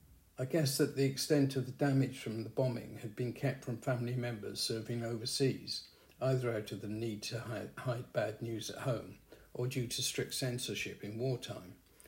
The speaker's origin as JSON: {"language": "English", "town": "Gower", "region": "Wales", "country": "United Kingdom", "tie": "born there", "said": "I was told by my parents that I was born in Gower, and my birth certificate confirms this."}